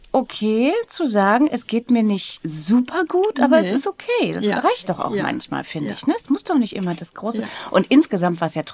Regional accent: Germany; als Deutsche, die nicht so gut Französisch kann

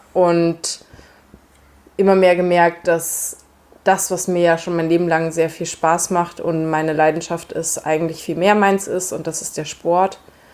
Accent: Marburg, Hesse, Germany; Nein, ich komme aus Marburg, liegt in Hessen, in Deutschland.

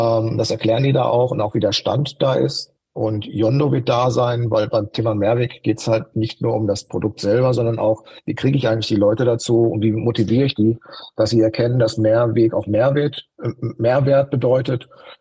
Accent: Dortmund, North Rhine-Westphalia, Germany; jetzt komme ich aus Dortmund

